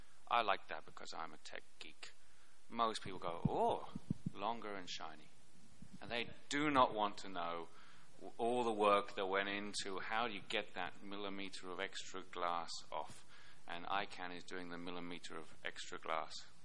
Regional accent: Libya; English is a second language; I'm a journalist from Libya and represent the Arab world

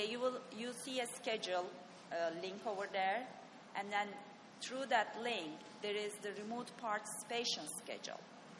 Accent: Turkey; English is a second language; For example, I'm not a native English speaker. I come from Turkey, and probably you are having a hard time with my accent to follow.

